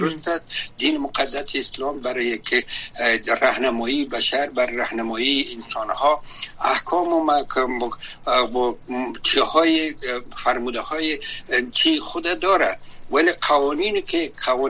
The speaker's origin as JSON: {"language": "Persian", "country": "Afghanistan", "tie": "born or raised there", "said": "من ایس کسایی که در افغانستان تولد شدیم، بزرگ شدیم"}